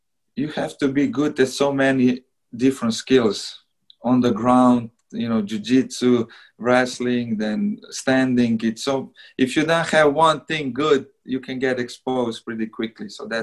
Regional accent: Slovenia; You know, I'm from Slovenia, it's only 2 million people

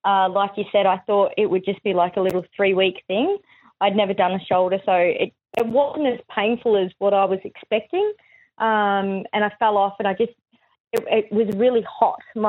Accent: Queensland, Australia; also born or lived in Victoria; So I was born in Victoria but grew up in Queensland and moved back down to my dad

